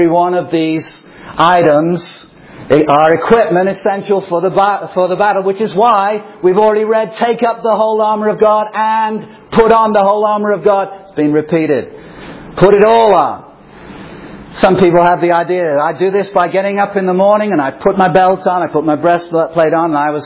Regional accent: England, United Kingdom; growing up in England in a city built by the Romans.

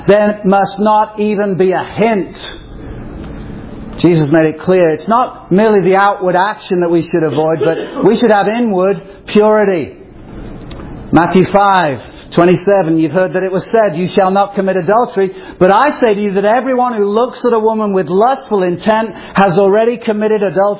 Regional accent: England, United Kingdom; I remember growing up in England

